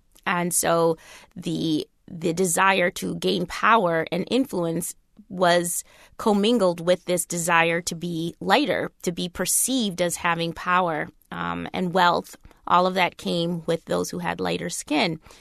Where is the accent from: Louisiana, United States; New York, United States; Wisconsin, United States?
Wisconsin, United States; because I grew up in Wisconsin in a mostly white environment.